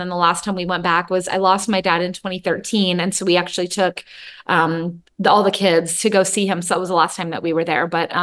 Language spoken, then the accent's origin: English; New Zealand; born there; also born or lived in California / Hawaii; So I was born in New Zealand. I have dual citizenship and then have lived in a number of places. So I lived in Northern California with my mom, like Marin County area, which is in the San Francisco Bay Area. Then we moved to Hawaii